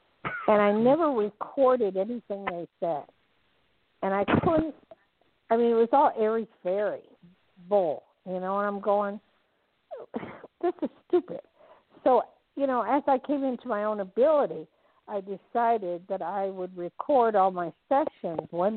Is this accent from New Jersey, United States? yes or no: yes; New Jersey, United States; It's because I'm from back east. I'm from New Jersey, New York area, and I just tell it like it is.